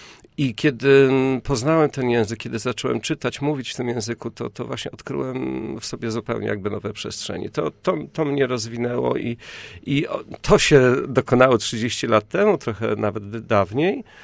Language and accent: Polish; Sławno, West Pomeranian Voivodeship, Poland; born there; urodzony w Sławnie, na Pomorzu.